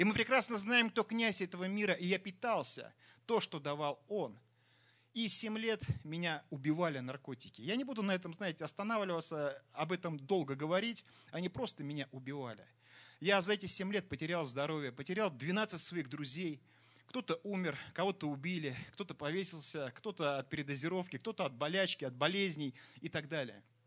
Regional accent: Saint Petersburg, Russia; born there; я родился в Санкт-Петербурге не в верующей семье.

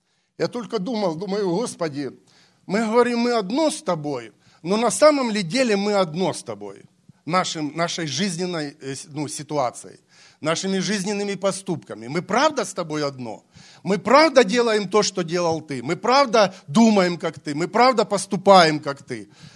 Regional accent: Ukraine; Вы знаете, я сам с Украины

